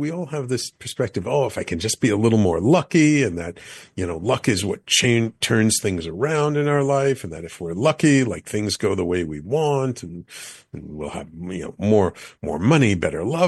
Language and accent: English; New York City, New York, United States; The neighborhood I grew up in the Bronx was a very Irish and Italian and Jewish neighborhood.